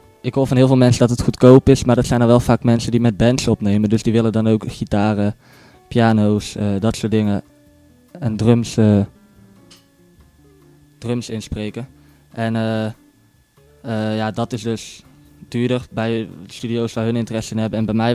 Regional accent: Tilburg, North Brabant, Netherlands; Ik rap inderdaad. Ik kom uit Tilburg. Ben 15, word over 2 maandjes 16.

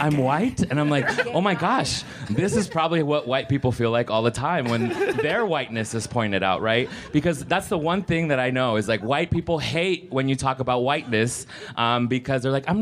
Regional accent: Texas, United States; y'all, see, I'm from Texas already.

